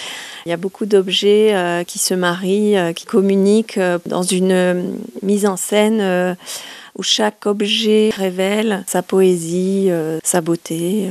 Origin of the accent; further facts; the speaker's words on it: Nice, Provence-Alpes-Côte d'Azur, France; born there; Je suis fille d'antiquaire. Je suis née à Nice, dans le sud de la France, dans une famille de brocanteurs antiquaires.